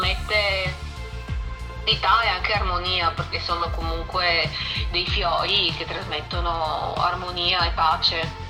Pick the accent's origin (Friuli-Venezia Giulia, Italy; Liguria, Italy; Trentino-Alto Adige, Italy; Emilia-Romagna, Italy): Friuli-Venezia Giulia, Italy; Trieste; born there; Sono nata a Trieste.